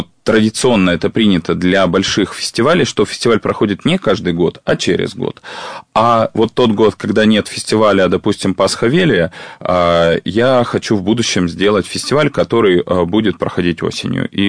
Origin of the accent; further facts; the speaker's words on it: Siberia, Russia; вот я родом из Сибири, а мы по-другому не умеем.